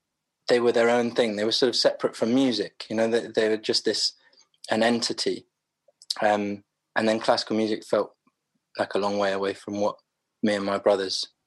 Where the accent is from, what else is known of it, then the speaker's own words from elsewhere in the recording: London, United Kingdom; born there; I was born in South London, in Clapham, at St. Thomas's, actually, which is Waterloo.